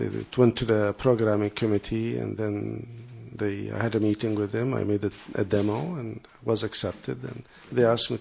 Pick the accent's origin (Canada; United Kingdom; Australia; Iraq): Canada; Montreal, Quebec; I'm from Montreal.